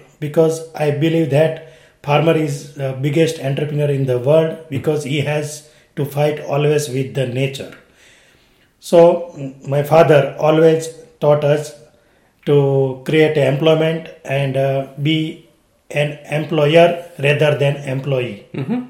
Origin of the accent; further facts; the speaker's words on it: India; English is a second language; I am from India.